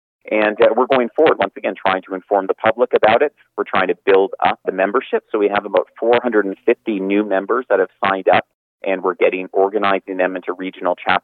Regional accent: Quebec, Canada; I'm an English-speaking Quebecer, as many of your listeners are, and my family's been here for 9 generations in the Eastern Townships. And, you know, I'm a proud Quebecer

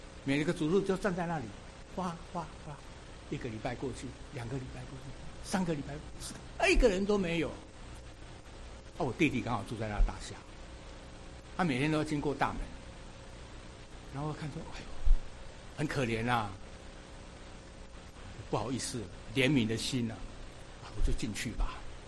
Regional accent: South Korea; 我是韩国人

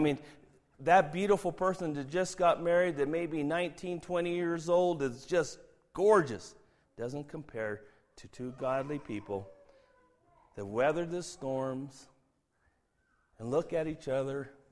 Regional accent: Los Angeles, California, United States; I'm from Los Angeles, and that's a place where it seems like everybody has to be beautiful

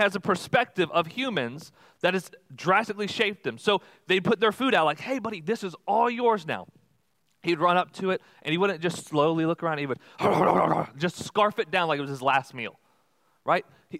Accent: Texas, United States; We grew up in Texas, and so down in Texas, there's this national park called Big Bend National Park

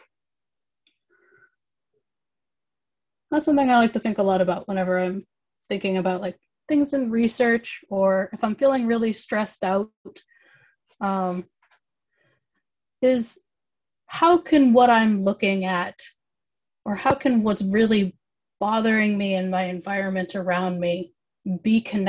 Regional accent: Pacific Northwest, United States; now in Indiana, United States; I'm from the Pacific Northwest, and here in Indiana, there's not a lot of trees. And I haven't been back home in a really long time.

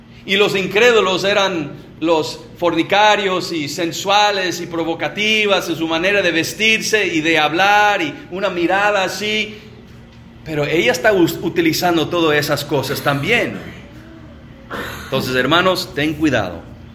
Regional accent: United States; como yo soy de los Estados Unidos, tengo la mayoría de mis ejemplos de los Estados Unidos.

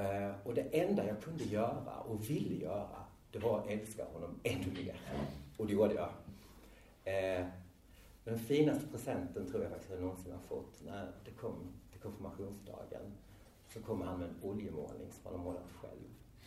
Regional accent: Blekinge, Sweden; now in Skåne, Sweden; är 47 år, jag tänker mig som en cisman, jag är homosexuell, jag kommer från Blekinge men bor i Skåne

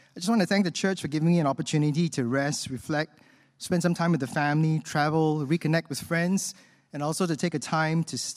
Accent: Singapore; Now, friends, I'm a Singaporean, and many of you here are Singaporeans too.

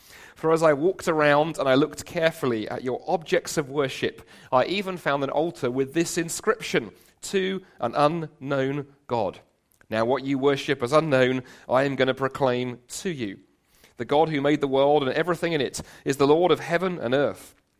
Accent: London, United Kingdom; moved away as an adult; now in Toronto, Canada; I come originally from London. You may tell that by the accent.

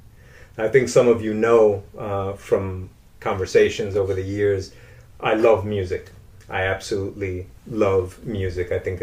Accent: Camden, New Jersey, United States; I grew up in Camden, New Jersey, and I certainly did not grow up around jazz

